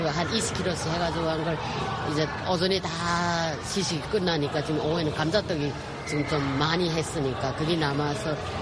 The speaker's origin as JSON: {"language": "Korean", "region": "Daegu", "country": "South Korea", "tie": "born or raised there", "lives_now": "Seoul, South Korea", "said": "KTX 대구 가면 좀 시간은 걸리더라도 즐겁더라고요. 힘들어도 또 그게 우리 고향 분들이 따뜻함이라 할까요?"}